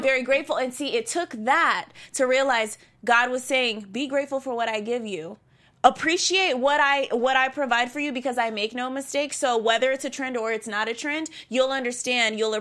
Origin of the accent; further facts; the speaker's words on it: Tampa, Florida, United States; I'm from the South and from Florida, Tampa Bay